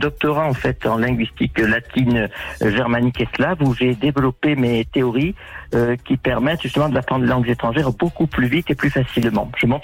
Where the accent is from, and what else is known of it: Nice, Provence-Alpes-Côte d'Azur, France